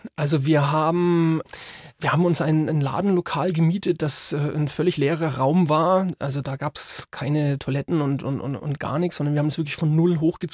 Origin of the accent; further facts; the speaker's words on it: Bavaria, Germany; Das ist meine Heimat, da komme ich ursprünglich her.